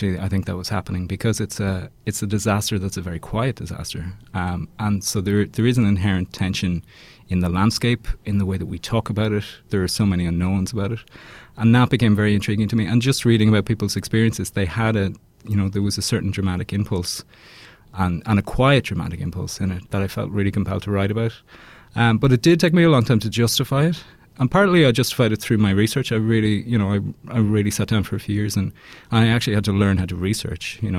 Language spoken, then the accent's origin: English; Ireland; So I'm from Ireland.